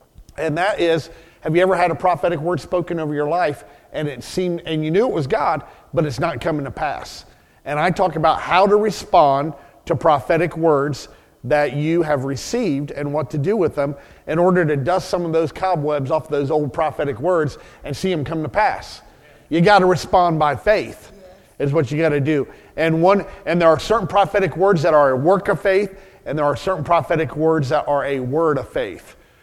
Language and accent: English; Colorado Springs, Colorado, United States; I'm from Colorado Springs, and I'm a graduate of Caris Bible College.